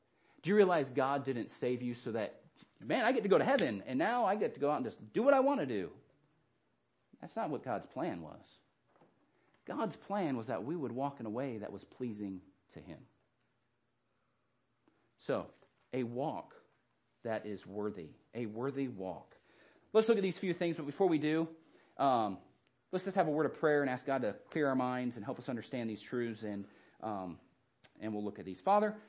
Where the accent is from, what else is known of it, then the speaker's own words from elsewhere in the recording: Phoenix, Arizona, United States; Man, I grew up in the city. I grew up in Phoenix, Arizona. Granted, things didn't grow there anyway